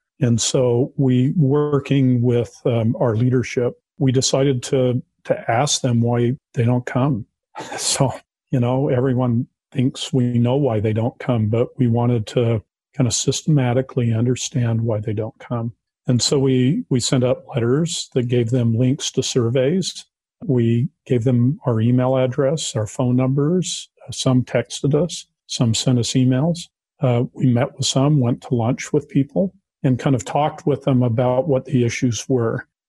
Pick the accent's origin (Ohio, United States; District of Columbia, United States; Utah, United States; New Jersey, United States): Utah, United States; Salt Lake City; Yeah, I grew up in Salt Lake, you know, a lifelong member of the church.